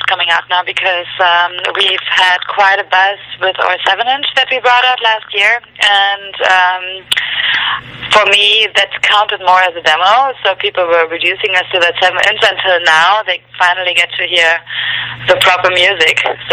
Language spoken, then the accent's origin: English; Germany; I'm from Germany